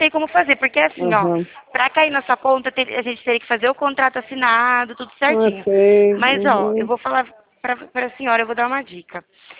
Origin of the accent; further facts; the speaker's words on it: Limeira, São Paulo, Brazil; eu sou da cidade de Limeira, São Paulo.